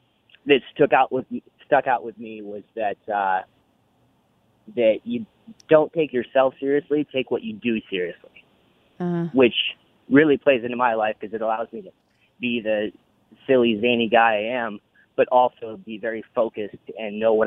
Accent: South Dakota, United States; And out here, whenever I tell anybody I'm from South Dakota, I'm usually the first person they've ever met from South Dakota

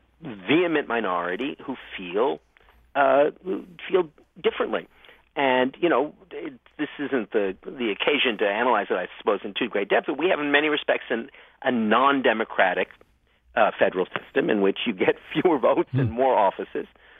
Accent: Canada; I come from Canada originally, as you probably know.

